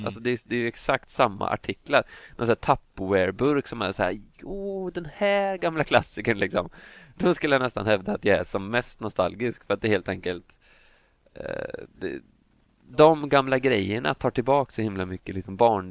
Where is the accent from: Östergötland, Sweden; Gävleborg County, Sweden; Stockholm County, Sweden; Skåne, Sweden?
Östergötland, Sweden; Norrköping; jag är inte helt borttappad i Norrköping. Jag har ju faktiskt bott här och växt upp här, och det är ju ändå min födelseort.